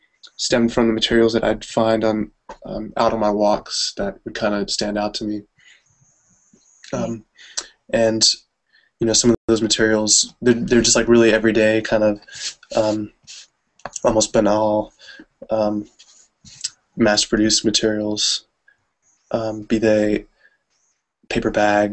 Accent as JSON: {"language": "English", "town": "Richmond", "region": "Virginia", "country": "United States", "tie": "born or raised there", "said": "who was enslaved in my hometown, actually, Richmond, Virginia."}